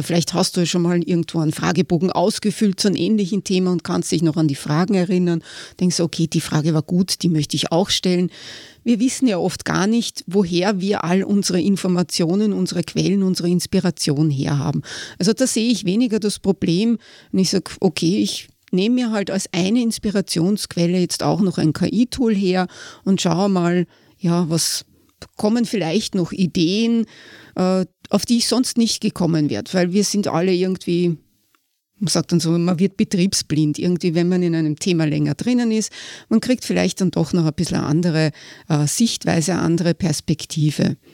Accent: Austria; das bei uns in Österreich jetzt nicht so typisch ist, das eher in Deutschland üblich wäre

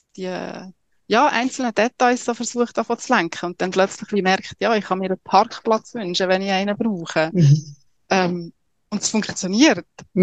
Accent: Biel, Bern, Switzerland; now in Zürich, Switzerland; Ich bin ursprünglich aus Biel, ich lebe in Zürich

